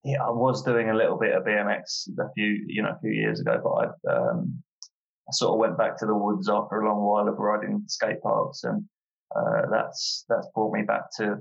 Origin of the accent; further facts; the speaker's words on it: Hartford, United Kingdom; which at the time was based in my hometown of Hartford